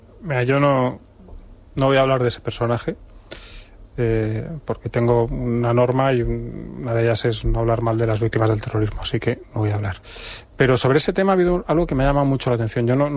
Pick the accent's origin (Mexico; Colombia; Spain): Spain; Madrid, Community of Madrid; Yo soy de Madrid